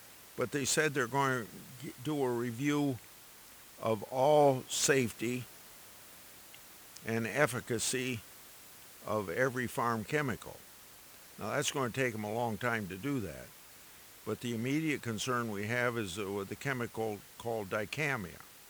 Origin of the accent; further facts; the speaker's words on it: New Hartford, United States; A gas at my hometown filling station was $3.99 in New Hartford.